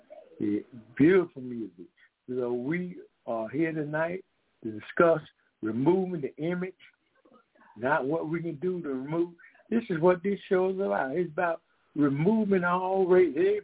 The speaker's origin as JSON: {"language": "English", "town": "Decatur", "region": "Georgia", "country": "United States", "said": "I'm from Decatur, Georgia."}